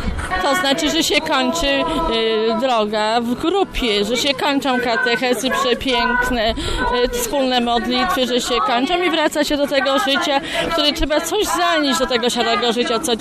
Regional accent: Pleszew, Greater Poland Voivodeship, Poland; Z Pleszewa.

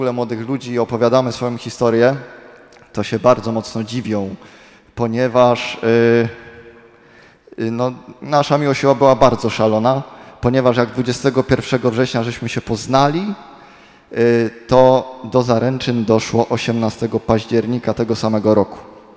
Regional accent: Koźminek, Greater Poland Voivodeship, Poland; ja pochodzę z Koźminka, moja żona z Krotoszyna.

